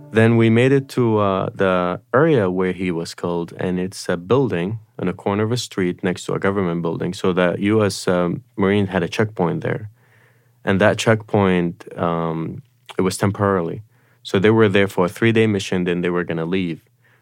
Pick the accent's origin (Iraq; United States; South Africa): Iraq; we grew up together in Iraq.